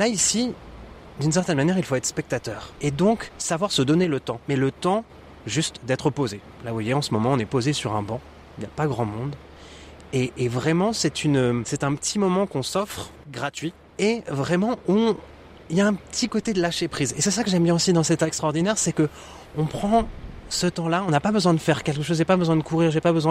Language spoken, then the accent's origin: French; Normandy, France; je suis normand d'origine, je connais bien aussi le climat de la Normandie, la météo.